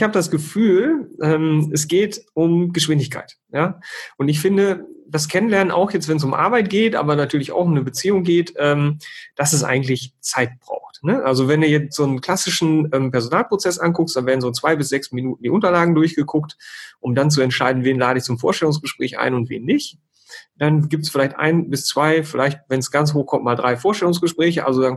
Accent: North Rhine-Westphalia, Germany; Ich komme ja aus Ostwestfalen, bin humorvoller Ostwestfale

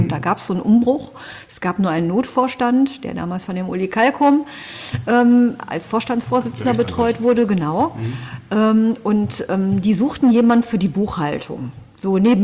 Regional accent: Essen, North Rhine-Westphalia, Germany; born there; now in Solingen, Germany; bin gebürtige Essenerin und lebe aber auch schon seit 26 Jahren mindestens in Solingen und fühle mich einfach auch als Solingerin. Also ich habe ja mehr Zeit hier in Solingen verbracht als in Essen

